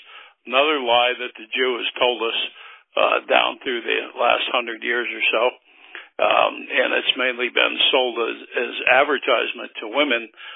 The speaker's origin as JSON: {"language": "English", "town": "Las Vegas", "region": "Nevada", "country": "United States", "tie": "born or raised there", "said": "I grew up in Las Vegas"}